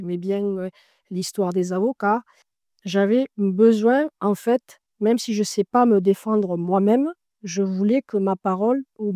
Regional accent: Albi, Occitanie, France; moi, je venais d'une petite ville d'Albi.

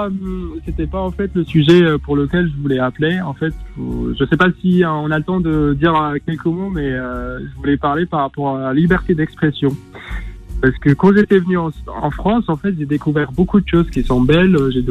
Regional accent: Algeria; moved away as an adult; Dans mon école en Algérie, j'étais dans une école supérieure

